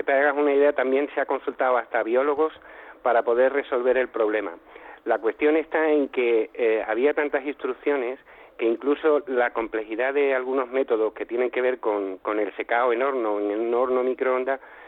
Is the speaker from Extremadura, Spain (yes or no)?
yes; Extremadura, Spain; en mi tierra, en Extremadura, el cerezo supone un movimiento económico brutal